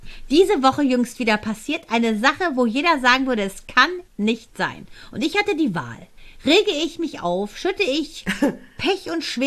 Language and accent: German; Iran; German is a second language; ich auch nicht als Perser-Migrant.